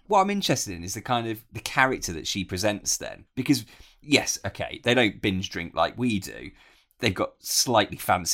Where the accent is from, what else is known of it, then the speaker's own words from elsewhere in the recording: Sutton Coldfield, West Midlands, United Kingdom; I'm from Birmingham, from Sutton Coldfield.